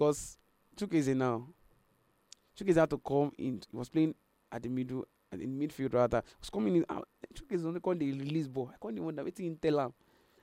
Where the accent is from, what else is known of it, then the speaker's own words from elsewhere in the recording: Nigeria; I'm a Nigerian